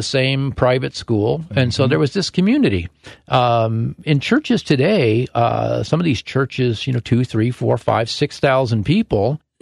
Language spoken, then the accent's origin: English; Totem Lake, Washington, United States; I live out sort of around Totem Lake. I grew up around Totem Lake, and Totem Lake was just where 124th crosses 405.